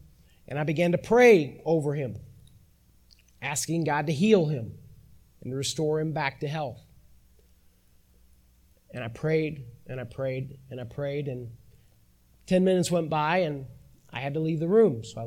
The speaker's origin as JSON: {"language": "English", "town": "St. Louis", "region": "Missouri", "country": "United States", "tie": "born or raised there", "also_born_or_lived": "Arkansas", "said": "I was raised in St. Louis, went to college in Arkansas, and about 8 hours away."}